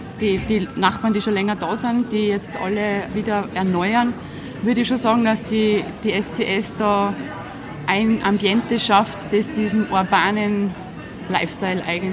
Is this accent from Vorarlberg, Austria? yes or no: no; Salzburg, Austria; in Salzburg ausgedehnt. Das ist ja meine Heimat.